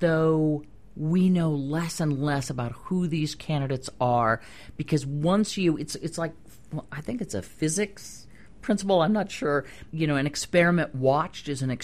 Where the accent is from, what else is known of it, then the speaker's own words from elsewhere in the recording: Missouri, United States; My family is a bunch of hunters. I mean, we grew up in the Midwest. It was Missouri. Duck hunting, deer hunting, this and that.